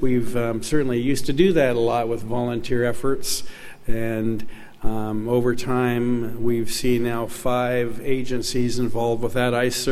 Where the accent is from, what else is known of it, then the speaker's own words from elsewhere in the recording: Atascadero, California, United States; I, too, could tell a few stories, having been born and raised in Atascadero